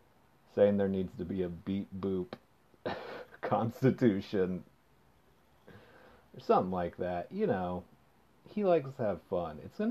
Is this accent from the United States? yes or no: yes; Austin, Texas, United States; now in Los Angeles, United States; I'm from Austin, Texas, where dogs are very socialized.